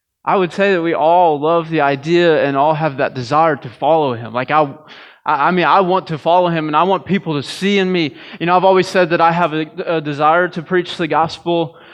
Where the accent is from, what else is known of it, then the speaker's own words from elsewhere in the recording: Missouri, United States; now in Potosi, United States; I grew up in West County School District.